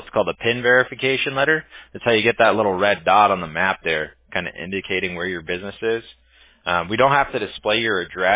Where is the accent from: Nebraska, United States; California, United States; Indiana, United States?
California, United States; Huntington Beach; Sorry about the pronunciation. I'm from California. I'm from Huntington Beach, so I had to train myself to stop calling people bro.